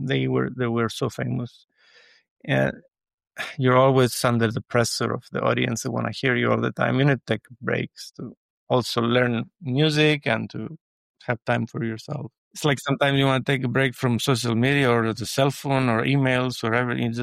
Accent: Greece; But in Greece, I think it's important to give back to, like in my hometown, I did that to not to do it for money

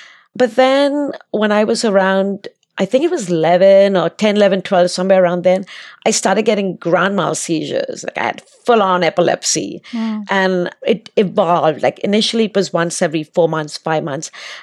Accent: Mumbai, Maharashtra, India; I was raised in Bombay, now called Mumbai, India.

